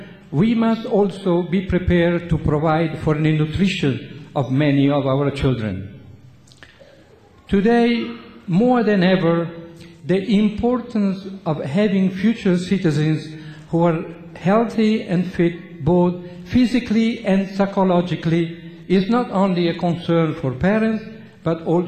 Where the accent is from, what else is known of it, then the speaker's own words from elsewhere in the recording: Italy; during Second World War, I was a young student growing up in Italy.